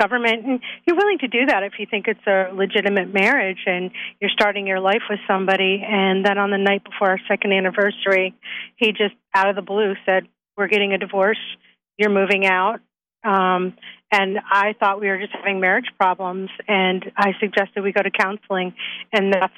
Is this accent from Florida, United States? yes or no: no; Massachusetts, United States; born there; Oh, I'm a U.S. citizen. I was born in Massachusetts.